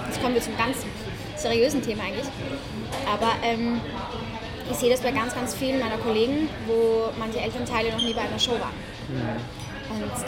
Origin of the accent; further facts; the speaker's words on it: Austria; now in Germany; das ist bei uns in Österreich eine Großstadt, ja?